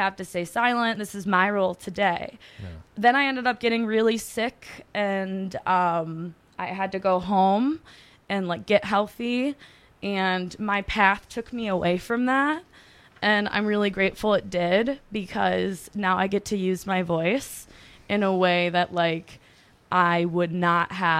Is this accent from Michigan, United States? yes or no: yes; Detroit, Michigan, United States; I grew up in Detroit watching Kwame Kilpatrick, run our city poorly when we needed a good leader.